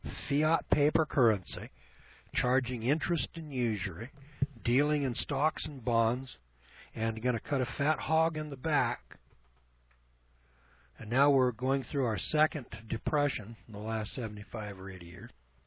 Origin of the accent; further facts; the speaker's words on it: Idaho, United States; And I said, well, that's good to hear, because I'm from Idaho.